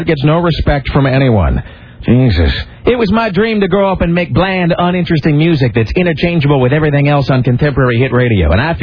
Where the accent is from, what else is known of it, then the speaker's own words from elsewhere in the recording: Kennewick, Washington, United States; growing up in Kennewick, of course, growing up in the painting as like a kid, I didn't realize it was awful.